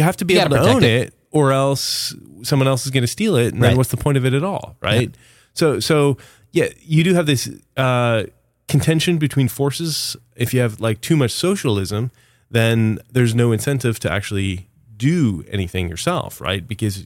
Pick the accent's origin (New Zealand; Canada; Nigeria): Canada; So I'm from Canada.